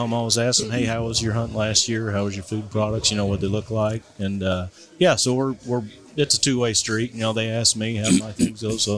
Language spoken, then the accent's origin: English; Perryville, Missouri, United States; First it was just my hometown of Perryville, Missouri.